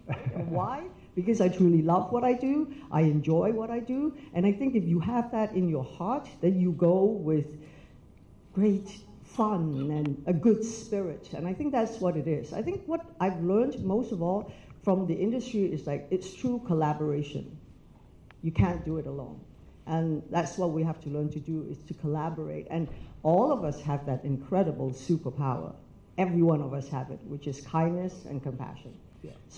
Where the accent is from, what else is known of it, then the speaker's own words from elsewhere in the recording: Ipoh, Perak, Malaysia; So growing up in Malaysia, that's something